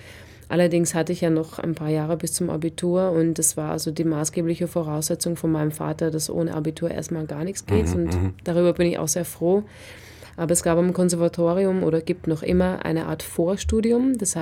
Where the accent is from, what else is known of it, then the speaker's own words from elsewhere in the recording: Vienna, Austria; Denn ich bin zwar technisch in Wien geboren worden, allerdings in einem sehr, sehr kleinen Ort am Stadtrand aufgewachsen.